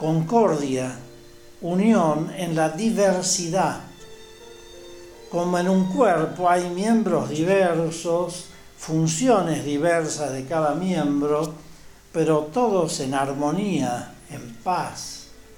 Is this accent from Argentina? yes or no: yes; Jujuy, Argentina; a veces damos un espectáculo tan lamentable, como humanidad, como argentinos, como jujeños.